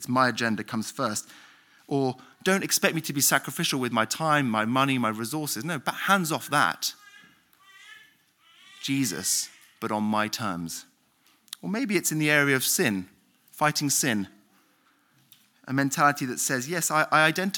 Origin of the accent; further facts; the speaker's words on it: Belgium; I grew up in Belgium, a Roman Catholic country where most people have no faith.